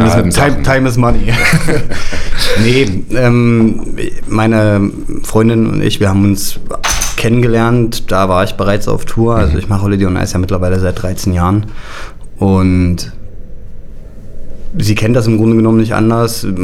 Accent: Zwickau, Saxony, Germany; Ich bin aus Zwickau.

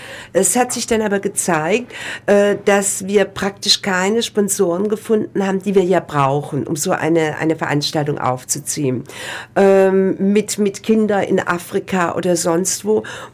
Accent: Ulm, Baden-Württemberg, Germany; dann wollte ich eigentlich auch ganz gerne hier in Ulm mal diese Ausstellung machen, meine Heimatstadt.

